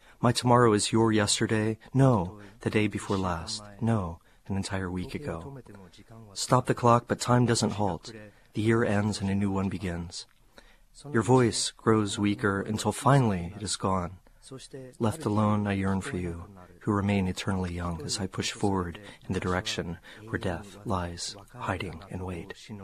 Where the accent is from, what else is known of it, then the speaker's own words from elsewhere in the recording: Ohio, United States; So when I was 15, I grew up in Ohio. I really hadn't been too much outside of the Midwest.